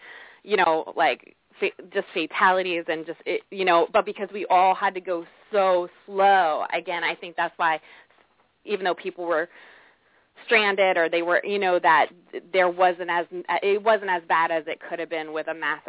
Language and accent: English; New Jersey, United States; now in Atlanta, United States; Cause like Atlanta's not like, you know, like I'm from New Jersey or whatever, like they're not prepared here for snow.